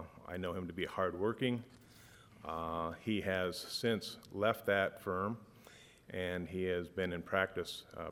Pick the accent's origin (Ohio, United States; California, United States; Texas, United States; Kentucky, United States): Ohio, United States; Antwerp; from Antwerp, Ohio, where it's Paulding County.